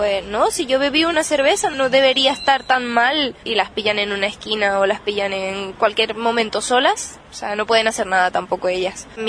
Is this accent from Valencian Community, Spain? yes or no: no; Canary Islands, Spain; Yo soy de Canarias y la verdad que se ve mucho en las fiestas